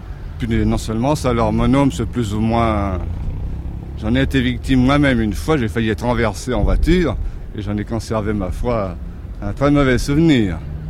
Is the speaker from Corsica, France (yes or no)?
no; Centre-Val de Loire, France; Je suis du Berry.